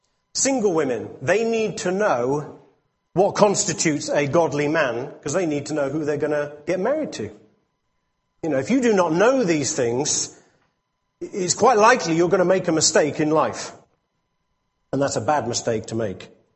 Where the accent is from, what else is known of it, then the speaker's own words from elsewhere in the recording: England, United Kingdom; I have been brought up as an English person within the English culture